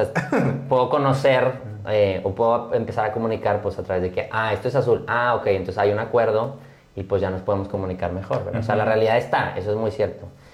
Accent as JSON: {"language": "Spanish", "town": "San Pedro Garza García", "region": "Nuevo León", "country": "Mexico", "said": "No solo soy mexicano. Bueno, soy neolonés, regio, San Petrino, ¿no? No, pues es que es más. O sea, y soy del Liceo de Monterrey"}